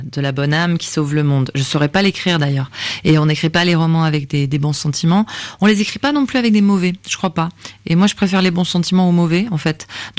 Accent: Bayonne, Nouvelle-Aquitaine, France; Et puis, à Bayonne aussi, maintenant, mon pays natal.

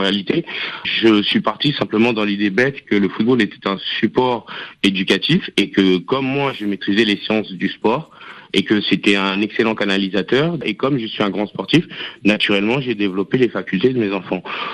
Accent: France; je suis français, je suis pas anglais.

